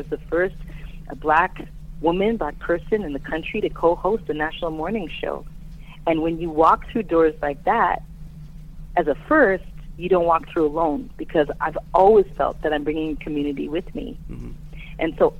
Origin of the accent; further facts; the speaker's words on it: Scarborough, Ontario, Canada; also born or lived in St. Jamestown; I was born in St. Jamestown. I grew up in Scarborough.